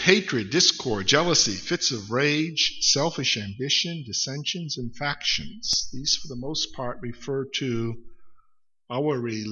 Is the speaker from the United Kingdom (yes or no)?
no; United States; You know, I used to think, I grew up in the United States, that there wasn't much interest in witchcraft amongst people.